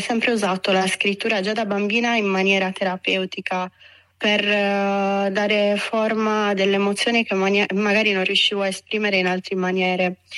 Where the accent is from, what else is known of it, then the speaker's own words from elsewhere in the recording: Turin, Piedmont, Italy; born there; now in Sardinia, Italy; Mio papà è calabrese, mia mamma sarda. Sono nata a Torino, ma vivo in Sardegna da tantissimi anni.